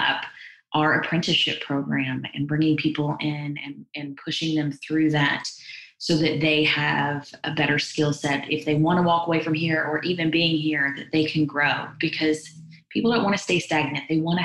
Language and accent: English; Kentucky, United States; Yeah, my husband and I grew up in Kentucky and had lived kind of all over the U.S. before wanting to come back to Kentucky.